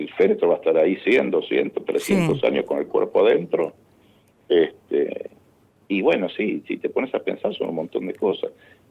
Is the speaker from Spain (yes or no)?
no; Argentina; de cómo somos los argentinos de mandarnos la parte